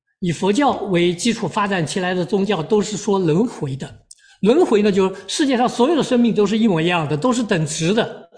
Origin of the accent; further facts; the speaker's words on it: China; 我们中国人受的教育啊，特别是中国大陆历代的教育，我也是在那个背景里边出来的